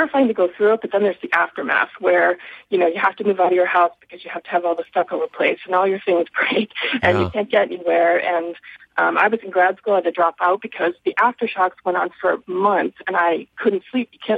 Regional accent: New England, United States; also born or lived in California; I'm from New England, but I've moved to California and back twice.

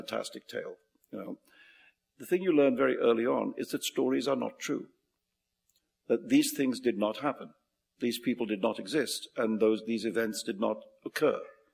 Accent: India; I always thought that it was a great good fortune for me to grow up as an Indian child surrounded by the storehouse of story that surrounds you, engulfs you, as an Indian child

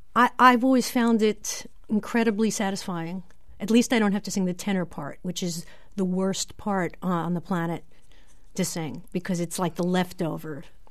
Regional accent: Brooklyn, New York, United States; this tune because it's about my hometown of Brooklyn, New York.

